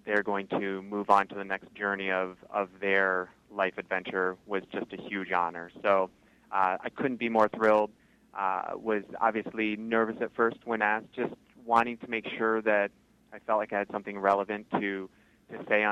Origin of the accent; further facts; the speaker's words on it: Pinckney, Michigan, United States; now in Los Angeles, United States; I grew up in Pinckney, loved the arts, I loved film, and eventually my long journey took me through Eastern